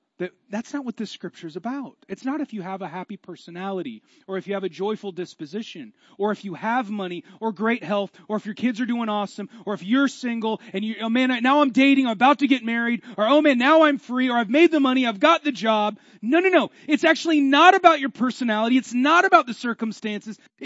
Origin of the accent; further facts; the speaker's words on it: Seattle, Washington, United States; I'm from Seattle, so what we're experiencing is what we call liquid sunshine.